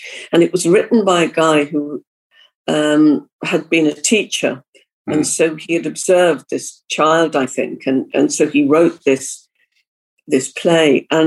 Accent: Liverpool, North West England, United Kingdom; I was brought up in Liverpool

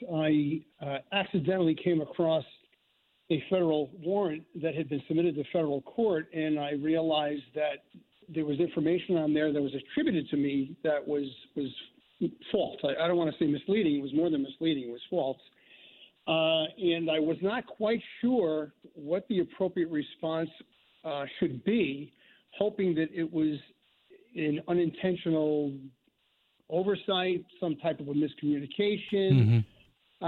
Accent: New Haven, Connecticut, United States; Well, I was born and raised in New Haven, once I graduated from the University of New Haven, I applied to the Brantford Police Department and was hired.

